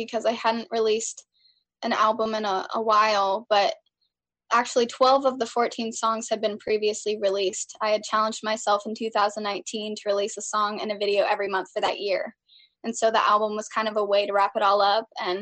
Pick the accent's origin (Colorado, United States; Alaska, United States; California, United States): Alaska, United States; Juneau; the people that are in Juno who are familiar with Sunny Point, you know, I grew up in that area, and I always loved that I grew up around Sunny Point because, you know, Juno, there's quite a bit of rain.